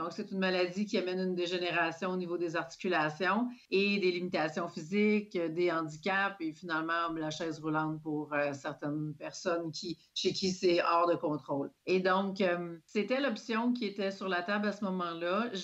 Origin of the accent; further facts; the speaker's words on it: Quebec, Canada; je viens d'une petite région dans le nord du Québec pour laquelle j'ai toujours habité jusqu'à, je dirais, là, 2 ans.